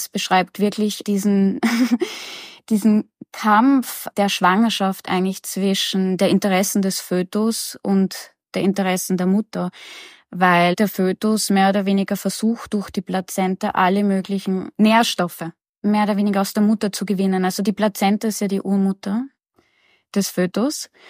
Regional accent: Vienna, Austria; Ich komme aus Wien und bin 1994 geboren.

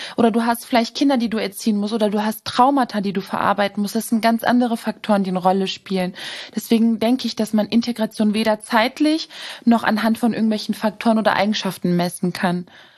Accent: Germany; Ich bin in Deutschland groß geworden, ich bin in Deutschland sozialisiert. Für mich ist es total einfach, Deutsch zu sprechen.

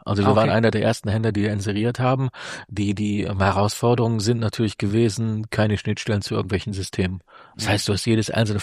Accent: North Rhine-Westphalia, Germany; ich bin selber Ruhrgebietler, ich komme nicht aus Wuppertal, ich liebe diese Stadt, aber für mich ist das südliches Ruhrgebiet.

